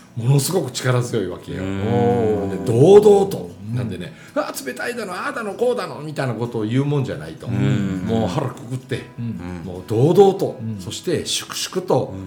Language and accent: Japanese; Kagoshima, Japan; まあ、願わくば、まあ、地元鹿児島なんで